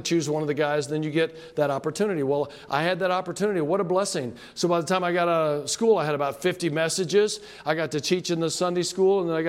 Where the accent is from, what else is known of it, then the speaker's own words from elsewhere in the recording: Amarillo, Texas, United States; I'm a city boy. I grew up in Amarillo, Texas, 160,000 people. I like asphalt.